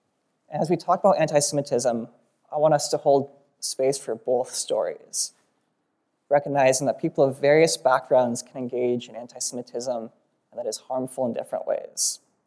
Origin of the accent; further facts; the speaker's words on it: Oregon, United States; I grew up on the West Coast, in Oregon, in an area that was primarily Protestant, primarily white, primarily Christian.